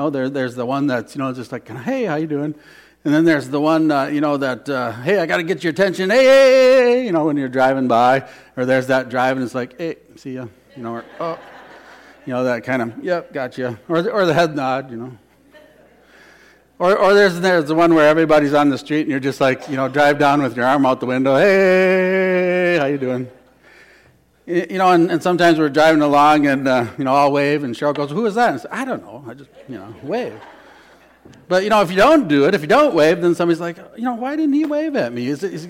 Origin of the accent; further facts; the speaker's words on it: Murdoch, United States; So I grew up in Murdoch, about 350 people.